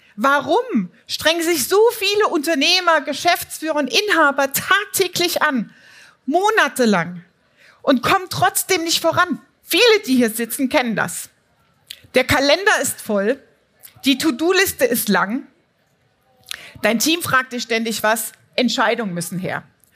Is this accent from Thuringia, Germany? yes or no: yes; Thuringia, Germany; In einem kleinen Dorf in Thüringen, aufgewachsen damals in der DDR, zwischen Stallung und Feldern, keine Akademikerfamilie